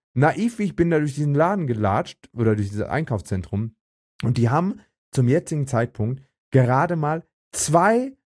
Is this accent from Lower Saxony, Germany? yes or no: no; Hamburg, Germany; aus meiner Heimat und Lieblingsstadt Hamburg